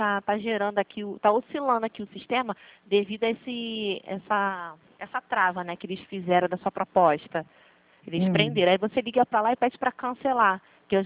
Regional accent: Brazil; senhora é brasileira, eu também sou muito brasileira.

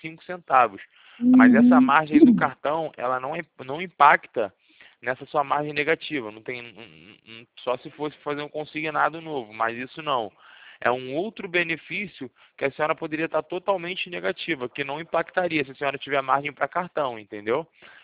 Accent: Rio de Janeiro, Brazil; Eu sou do Rio, falo da central de relacionamento, entendeu? Do Santander, mas eu fico no centro da cidade.

